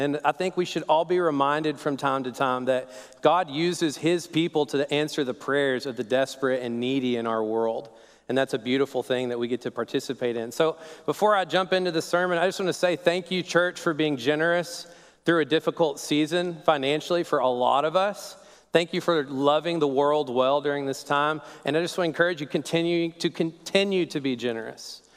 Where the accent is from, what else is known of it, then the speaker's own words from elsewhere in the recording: Texas, United States; And I didn't want to be a country kid, even though I grew up in the Texas Panhandle.